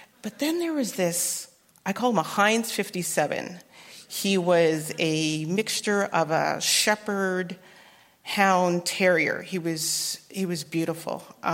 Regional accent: Winnipeg, Manitoba, Canada; born or raised there

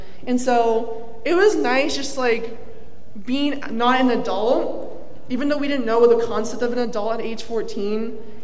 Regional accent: Florida, United States; I think growing up in Florida, you just, like, exist in a car in the back seat.

